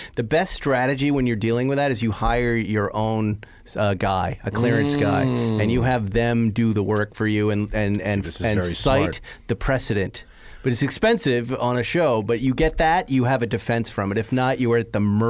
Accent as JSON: {"language": "English", "town": "West Bridgewater", "region": "Massachusetts", "country": "United States", "tie": "born or raised there", "said": "I would go down to Betancourt Honda in my hometown in West Bridgewater and just stare at the motorcycles"}